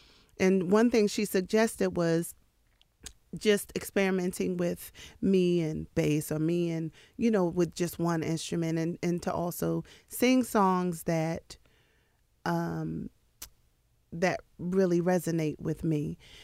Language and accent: English; Hartford, Connecticut, United States; now in Las Vegas, United States; Born and raised in Hartford. I went to college in Florida. I went to Bethune-Cookman and Daytona Beach. And currently I'm in Las Vegas.